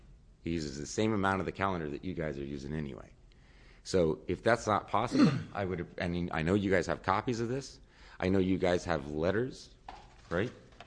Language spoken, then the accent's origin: English; Klamath Falls, Oregon, United States; I am from Klamath Falls.